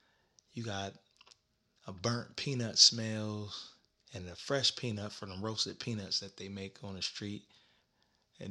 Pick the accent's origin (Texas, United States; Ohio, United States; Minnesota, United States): Ohio, United States; Columbus; now in New York City, United States; I'm from Columbus, Ohio, but I have moved to New York City